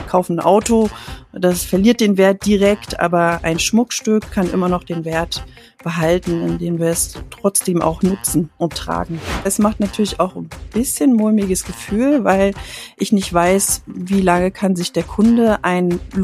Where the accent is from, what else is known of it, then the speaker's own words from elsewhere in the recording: Dresden, Saxony, Germany; aus Dresden